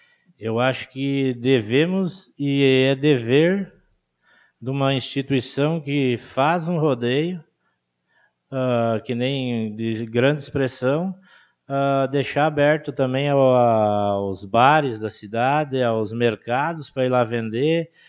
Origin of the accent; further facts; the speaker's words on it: Barra do Barbosa, Brazil; Um grande amigo que perdi da mesma terra de onde eu vim, na Barra do Barbosa